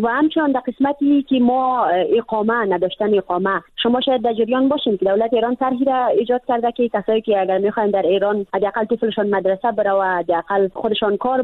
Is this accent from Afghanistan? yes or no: yes; Badakhshan, Afghanistan; وقتی که پرسان کرد که از کجا هستی، گفتم از افغانستان. گفت از کجای افغانستان هستی؟ گفتم از بدخشان.